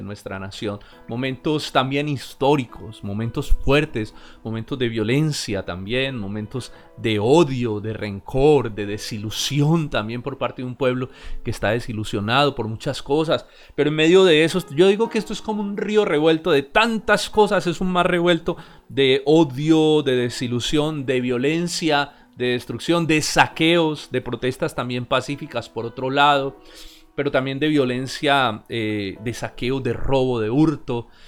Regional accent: Colombia; Porque somos cristianos, ¿verdad? Pero también somos colombianos, nacimos en Colombia, amamos nuestra patria

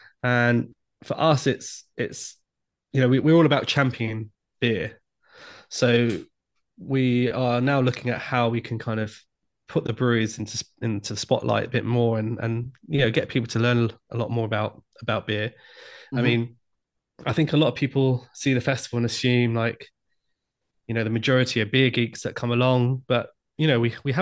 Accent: Hackney, London, United Kingdom; I'm kind of from Hackney originally.

